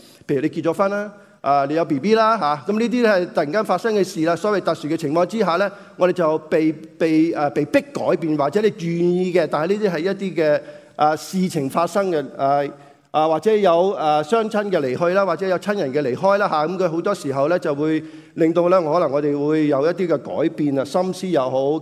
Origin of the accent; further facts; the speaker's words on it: China; 我们中国人呢有些说话呢是形容我们这、些、年纪特别可能上了年纪的人的